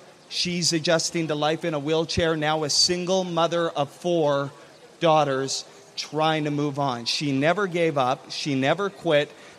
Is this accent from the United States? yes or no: no; Leduc, Alberta, Canada; I came from Leduc, Alberta, where it was minus 28 degrees Celsius.